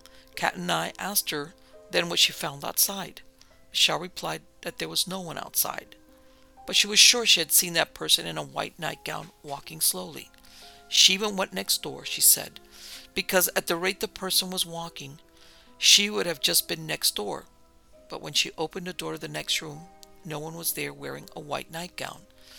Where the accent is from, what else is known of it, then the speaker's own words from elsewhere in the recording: Colorado, United States; Now, I grew up in Colorado, so to me a mountain pass is simply just a road that goes over a mountain.